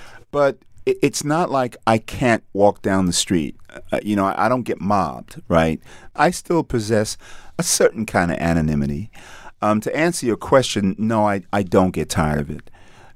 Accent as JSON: {"language": "English", "region": "Trinidad", "country": "Trinidad & Tobago", "said": "You're from Caribbean? I'm from Trinidad."}